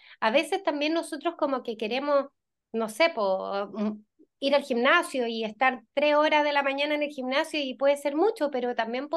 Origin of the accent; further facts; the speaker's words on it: Chile; sabemos que nuestra sociedad es súper, como cultura chilena, bien depre y bien ansiosa